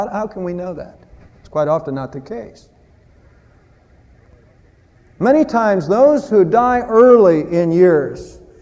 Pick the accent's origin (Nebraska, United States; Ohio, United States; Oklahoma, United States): Ohio, United States; But we're from Ohio, and she was on up there a lot.